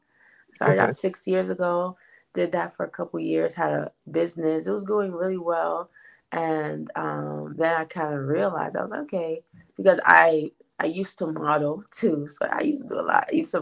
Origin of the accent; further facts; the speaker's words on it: Florida, United States; got into my local bookstore in South Florida, because I'm originally from Florida.